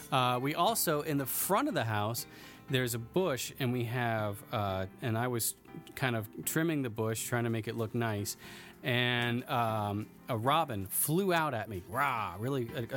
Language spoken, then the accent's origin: English; Georgia, United States; And I'm originally from Georgia.